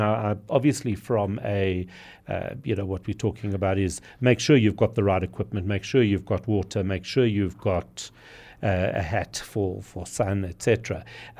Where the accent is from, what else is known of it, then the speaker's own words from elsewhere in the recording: Johannesburg, Gauteng, South Africa; Nah, we're not worrying about. We're from Joburg.